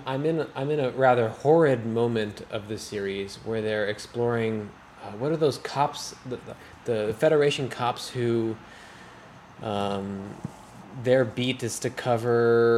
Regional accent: Texas, United States; I guess growing up in Texas, at least we didn't watch The Passion of Christ every year.

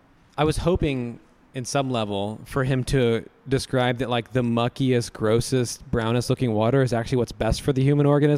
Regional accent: United States; like I as an American, I'm shocked when you go to a restaurant and they say, do you want flat or still?

